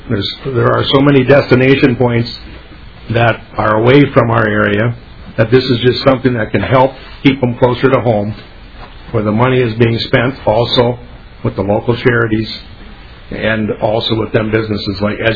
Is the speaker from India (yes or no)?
no; Alexandria, Minnesota, United States; from Alexandria, Minnesota.